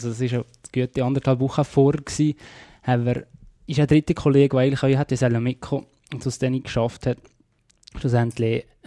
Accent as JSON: {"language": "German", "country": "Switzerland", "said": "als Schweizer muss man sagen"}